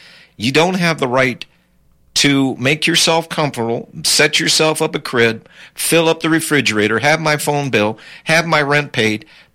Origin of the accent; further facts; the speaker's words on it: United States; born there; But I was born in America, and I take my oath very seriously.